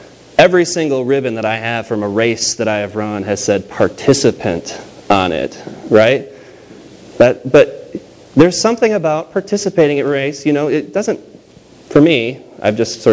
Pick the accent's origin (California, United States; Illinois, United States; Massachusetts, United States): Illinois, United States; Chicago; growing up in the Chicagoland area, growing up a Cubs fan